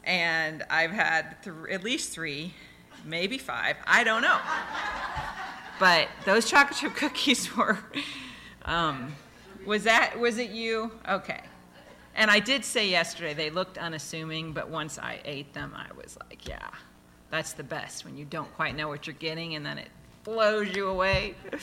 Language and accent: English; Fernie, British Columbia, Canada; I grew up around Fernie, and she treated us like part of her immediate family